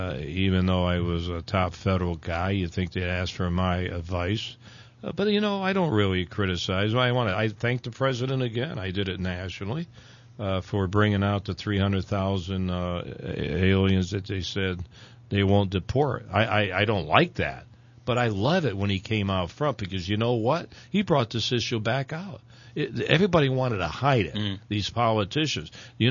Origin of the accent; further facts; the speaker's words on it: Springfield, Massachusetts, United States; I'm from Springfield